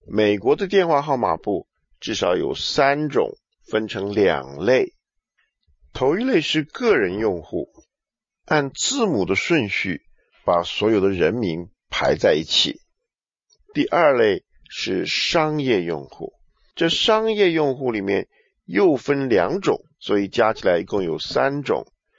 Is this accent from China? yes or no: yes; China; 我们中国人称这本书为圣经呢，是为了尊重。